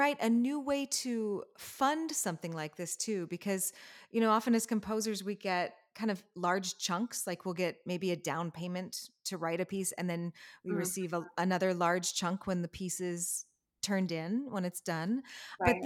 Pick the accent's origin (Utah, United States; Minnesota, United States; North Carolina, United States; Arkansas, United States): Minnesota, United States; because I'm really excited because Minnesota is my home state.